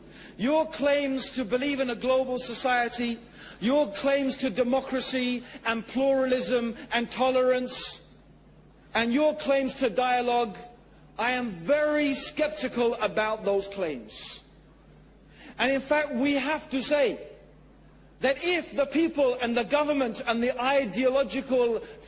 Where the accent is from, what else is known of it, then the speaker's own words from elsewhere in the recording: Tanzania; born there; now in England; I was born in Tanzania, in Africa